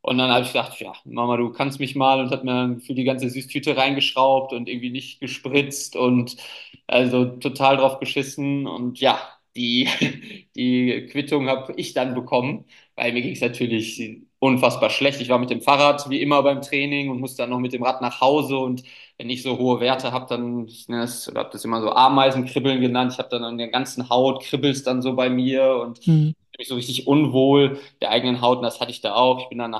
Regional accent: Krefeld, North Rhine-Westphalia, Germany; wir haben bei uns in Krefeld, wo ich groß geworden bin und viele Jahre Hockey gespielt habe

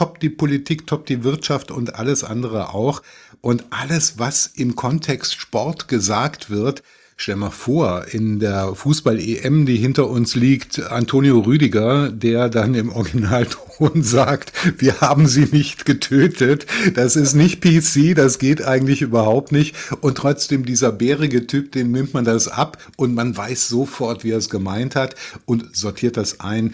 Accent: Koblenz, Rhineland-Palatinate, Germany; war, glaube ich, in meiner Heimatstadt Koblenz mal ein Jahr lang der schnellste 50 Meter Kraulschwimmer bei den 10-Jährigen

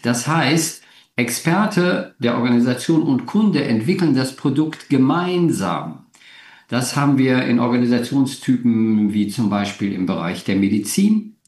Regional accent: Essen, North Rhine-Westphalia, Germany; born there; now in Hanover, Germany; Ich komme aus Hannover, bin aber ursprünglich gebürtiger Nordrhein-Westfalen. Ich bin in Essen geboren

